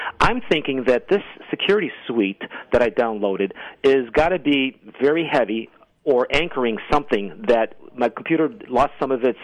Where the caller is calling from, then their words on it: Rochester, New York, United States; The city of Rochester, New York.